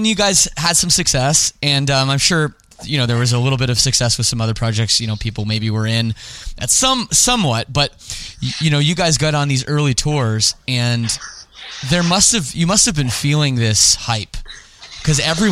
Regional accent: Canada; and I'm from Canada

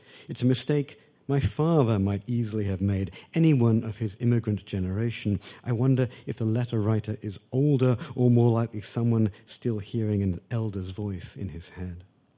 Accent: United Kingdom; when I was growing up in Britain in my teens

